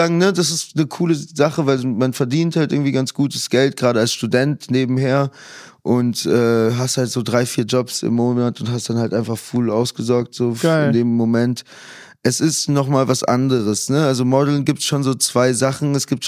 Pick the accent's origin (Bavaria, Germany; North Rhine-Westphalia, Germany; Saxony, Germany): Bavaria, Germany; Munich; gerade als Münchner